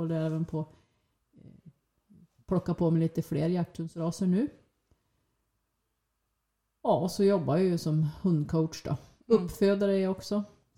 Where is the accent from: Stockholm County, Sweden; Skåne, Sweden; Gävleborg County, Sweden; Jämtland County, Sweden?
Jämtland County, Sweden; Hallen; Nej, men jag är uppväxt i en by som heter Hallen, Jämtland. Där växte jag upp med min pappa, mamma och syskon.